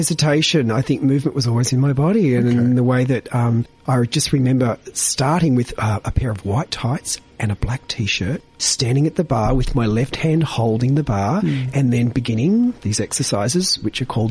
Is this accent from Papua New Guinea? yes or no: yes; Papua New Guinea; Really flamboyant and exotic upbringing in Papua New Guinea.